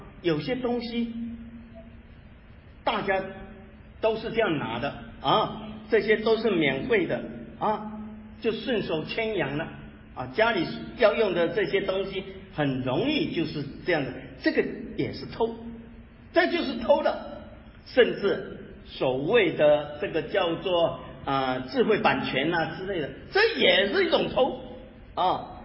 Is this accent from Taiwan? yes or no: yes; Taiwan; now in United States; 我是从台湾来的啊，我是到美国才信主的，所以当年我在台湾的时候啊